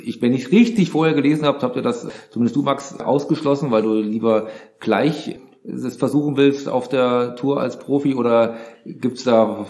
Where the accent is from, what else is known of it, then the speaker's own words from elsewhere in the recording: Hesse, Germany; Also ich komme so halbwegs aus der Nähe von Aschaffenburg, ich komme aber aus Hessen.